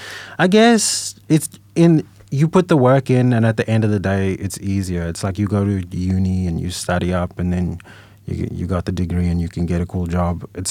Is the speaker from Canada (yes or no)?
no; South Africa; growing up in South Africa, it sucked only being able to speak English because everybody speaks like English and another language